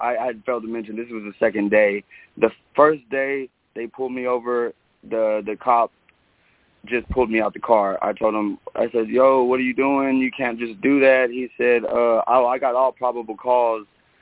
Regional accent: Houston, Texas, United States; But I'm out of Houston. I'm from Houston, and I've dealt with.

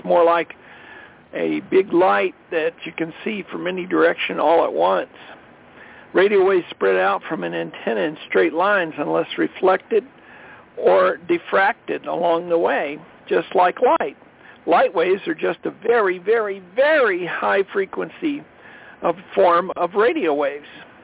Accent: Colorado, United States; This is the NLA Hamps Net. … from Colorado.

